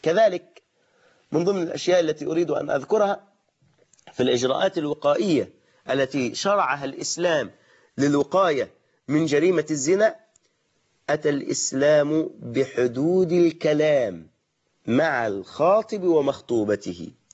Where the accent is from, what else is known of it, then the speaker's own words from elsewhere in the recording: Egypt; وفي عاداتنا نحن كمصريين